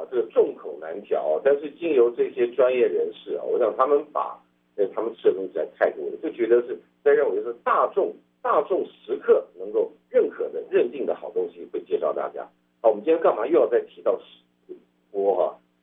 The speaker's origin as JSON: {"language": "Chinese", "country": "Taiwan", "tie": "born or raised there", "said": "我成长在台湾，成长在台湾有一个很特殊的一个，可能是历史背景造成的"}